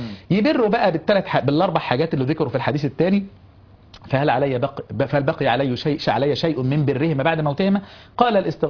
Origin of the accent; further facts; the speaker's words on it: Giza, Giza Governorate, Egypt; لأن أنا من الجيزة القاهري هنا